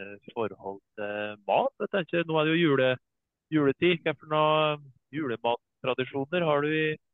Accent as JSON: {"language": "Norwegian", "town": "Vingel", "region": "Innlandet", "country": "Norway", "said": "jeg kommer jo fra Vingel i Nord-Østerdalen, så det er ikke langt over fjellet til Rennebu der."}